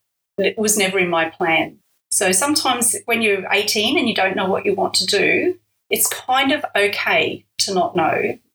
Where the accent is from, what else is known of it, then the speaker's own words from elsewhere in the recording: Queensland, Australia; So I grew up in North Queensland and I loved mathematics at school